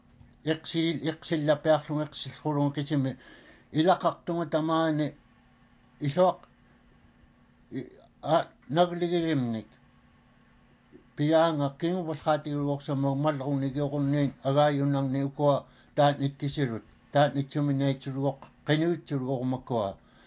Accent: Unalaklik Creek, Alaska, United States; first language Inupiaq; also born or lived in Ayuk Island; My mother is from Sheelwick, and of course, I was born down in Ayuk Island and then raised up at Unalaklik Creek all my life.

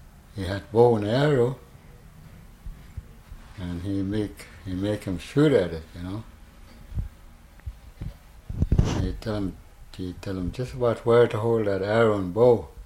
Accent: Nenana, Alaska, United States; moved away as an adult; now in Minto, United States; Oh, I don't know. I was raised in Nenana.

